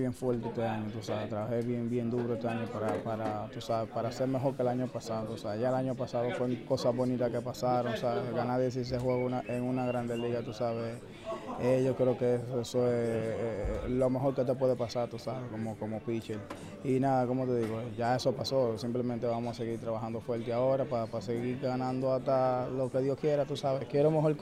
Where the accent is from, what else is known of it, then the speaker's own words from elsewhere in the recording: Dominican Republic; nosotros nos mantengamos como dominicanos que somos, como hermanos que somos.